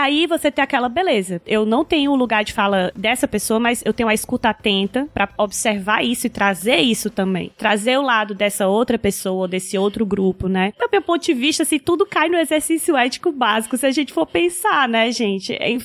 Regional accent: Northeast Region, Brazil; Eu sou mulher, eu sou branca, eu sou nordestina, eu venho da classe trabalhadora

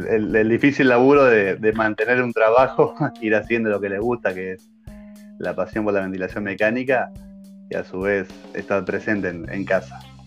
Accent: Paraná, Entre Ríos, Argentina; yo soy de Paraná, nací acá, hice todo, vivo acá todavía, toda mi vida acá.

